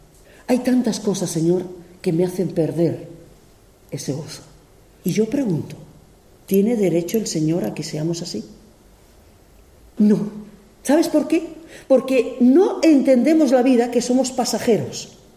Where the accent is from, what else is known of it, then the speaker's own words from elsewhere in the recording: Region of Murcia, Spain; Yo soy murciano, se nota ahí, ¿no?